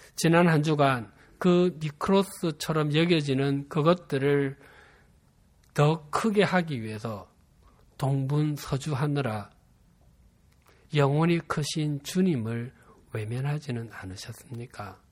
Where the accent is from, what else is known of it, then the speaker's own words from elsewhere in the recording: Busan, South Korea; accent: Busan dialect; 또 제 고향이 부산입니다. 제가 사역 초기에 제 사투리가 사역에 문제가 될 것이라고는 한 번도 생각해 보지 않았습니다.